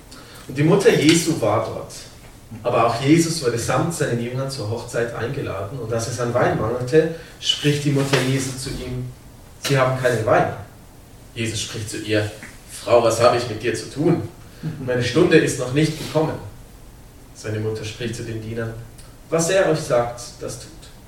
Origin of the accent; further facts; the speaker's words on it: Switzerland; das ist wie wenn wir als Schweizer jemanden zum Raclette einladen, aber wir haben nur drei Raclette-Scheiben